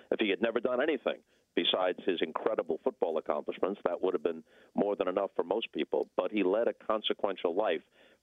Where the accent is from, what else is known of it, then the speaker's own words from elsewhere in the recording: New York, United States; as a child, actually rooting against him, because I grew up on Long Island.